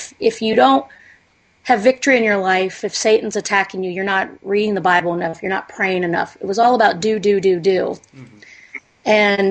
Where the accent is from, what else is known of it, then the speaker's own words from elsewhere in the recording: Cincinnati, Ohio, United States; I grew up in Cincinnati, Ohio. My mom was a Protestant, Presbyterian, and my dad came from Jewish faith but was a non-practicing Jew.